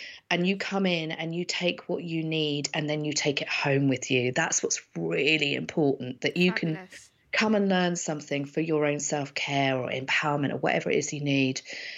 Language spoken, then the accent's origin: English; Isle of Wight, South East England, United Kingdom; because I come from the Isle of Wight, I've got loads of friends over there